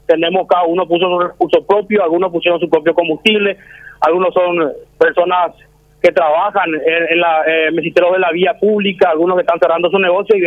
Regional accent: Paraguay; Nosotros como paraguayos venimos de un equipo, del mismo equipo del presidente de la República

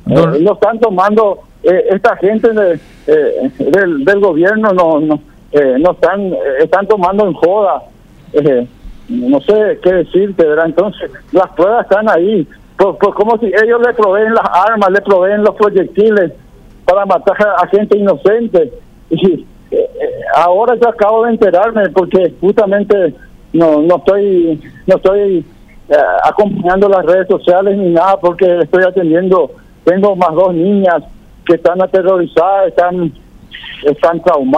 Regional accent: Paraguay; ya que en mi país está, el Estado paraguayo está proveyendo las armas y las balas.

